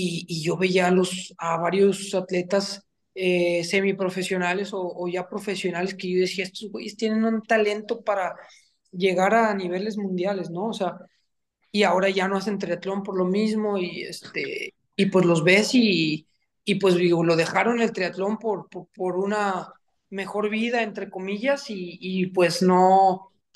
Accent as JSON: {"language": "Spanish", "country": "Mexico", "said": "Somos cuatro mexicanos."}